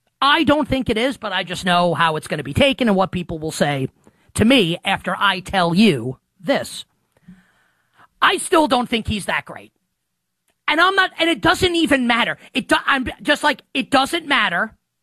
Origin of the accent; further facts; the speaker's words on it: Queens, New York, United States; Growing up in Queens, New York, the Honda Civic was the car that if you had no money, which was all of us, including me, the Honda Civic was the car you wanted to get.